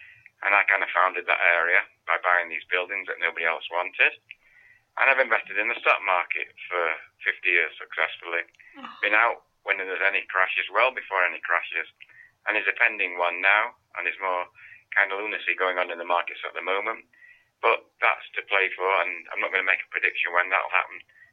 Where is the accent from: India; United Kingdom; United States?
United Kingdom; Manchester, North West England; I was born in Manchester, England in 1945, just after the war. And I grew up in a corner row house with no running hot water, outside toilet, green mold on the wall, no bath.